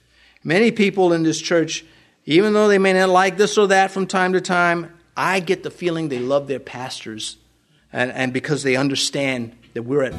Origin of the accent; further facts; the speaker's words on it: United States; I'm an American. I'm free to not submit all the time.